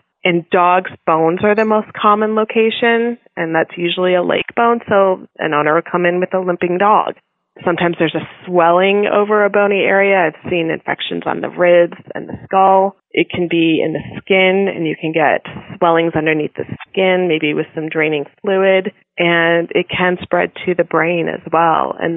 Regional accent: Midwest, United States; moved away as an adult; also born or lived in East Coast; now in Tucson, United States; And I grew up in the Midwest, went to vet school on the East Coast, and moved to Tucson 17 years ago.

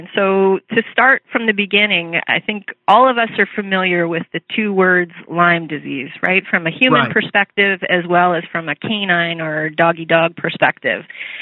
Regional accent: Central Canada, Canada; now in United States; So you can probably tell that I'm Canadian by origin, and moving from Central Canada. So I actually felt quite at home in New Hampshire because there was a lot of Quebecers there as well.

